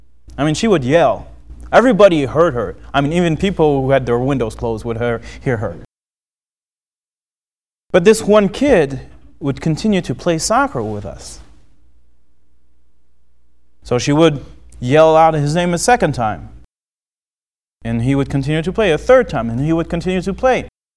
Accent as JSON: {"language": "English", "country": "France", "tie": "born or raised there", "said": "when I was a young kid growing up in France."}